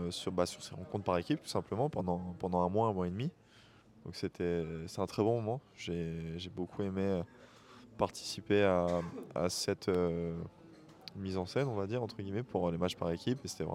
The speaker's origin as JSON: {"language": "French", "town": "Boulogne-sur-Mer", "region": "Hauts-de-France", "country": "France", "tie": "born or raised there", "also_born_or_lived": "Toulon", "said": "je suis né à Boulogne-sur-Mer, j'ai grandi à Boulogne-sur-Mer. J'ai passé 4 ans dans le sud également, sur Toulon. Donc de mes, j'ai fait de mes 13 ans à 14 ans et demi. Et j'ai fait 16 ans, 18 ans."}